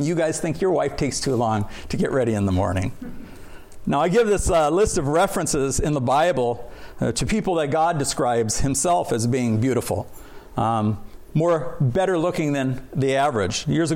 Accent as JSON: {"language": "English", "region": "Minnesota", "country": "United States", "tie": "born or raised there", "said": "That reminds me of where I grew up in the Twin Cities."}